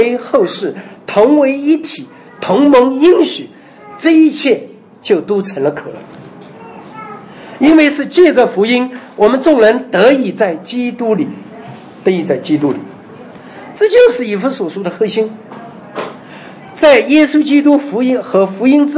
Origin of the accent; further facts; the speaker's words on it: China; 因为我们中国人有句古话说啊，一代亲，二代表，三代就了了，是不是？